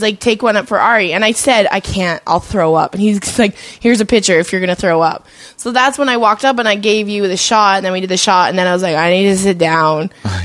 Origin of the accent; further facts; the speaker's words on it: Canada; as a Canadian